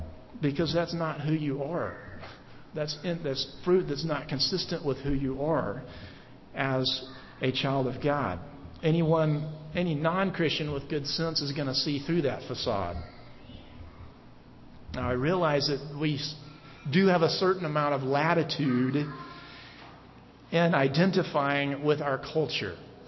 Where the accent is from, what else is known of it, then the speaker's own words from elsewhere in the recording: Manhattan, Kansas, United States; I'm from Manhattan and I love this town.